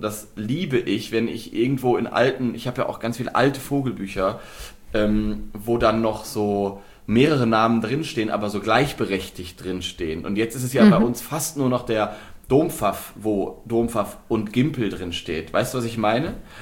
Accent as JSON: {"language": "German", "region": "Lower Saxony", "country": "Germany", "said": "ich komme ja aus Nordwest, Niedersachsen, Nordwestdeutschland"}